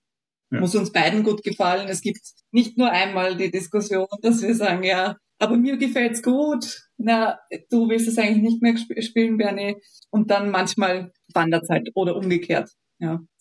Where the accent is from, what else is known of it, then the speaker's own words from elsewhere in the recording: Austria; Also praktischerweise gibt es bei uns in Österreich